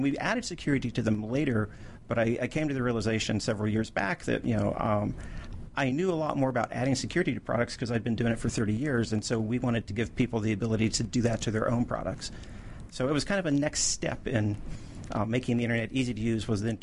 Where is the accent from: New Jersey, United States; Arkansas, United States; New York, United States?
Arkansas, United States; born there; I was born outside Little Rock, Arkansas, in a kind of small rural town.